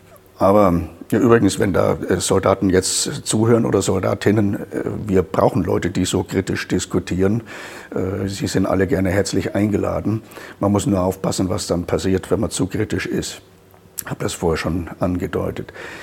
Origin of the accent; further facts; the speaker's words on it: Bavaria, Germany; Ich bin Bayer, ne, und komme trotzdem nach Berlin.